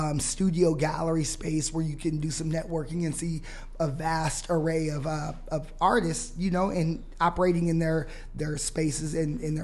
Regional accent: California, United States; I have a rule. I don't eat Mexican food in Indiana because I'm from California.

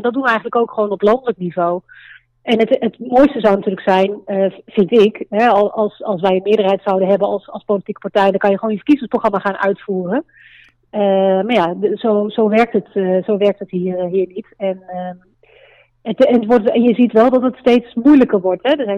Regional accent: Kampen, Overijssel, Netherlands; Ik ben geboren en getogen in Kampen, Overijssel.

